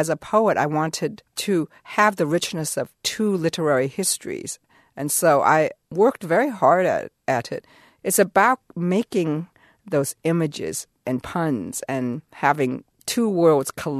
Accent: Guangdong, China; first language Taishanese; English is a second language; My first language was actually Toi San Hua. It is a sub-dialect, Toi San dialect of Cantonese, which is the Hong Kong dialect.

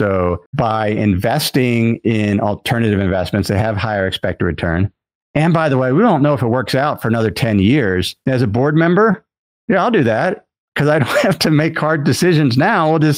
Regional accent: Cincinnati, Ohio, United States; my hometown where I grew up was Cincinnati.

